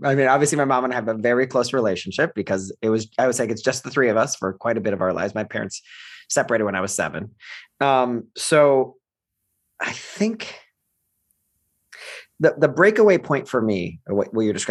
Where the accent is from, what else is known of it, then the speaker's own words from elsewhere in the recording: Ohio, United States; accent: Midwest; My dad lived in Philadelphia and we lived in Ohio.